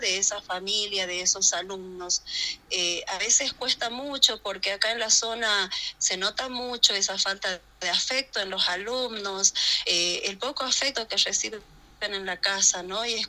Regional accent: Santa María, Valparaíso, Chile; now in Antofagasta, Chile; me volví unos años, 4 años a Santa María, de donde soy oriunda

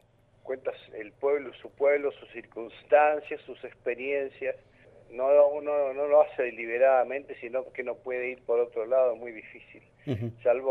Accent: Perito Moreno, Santa Cruz, Argentina; born there; Muy bien, muy contento de estar aquí en mi pueblo. Aquí nací yo, cuando se llamaba Lago Buenos Aires.

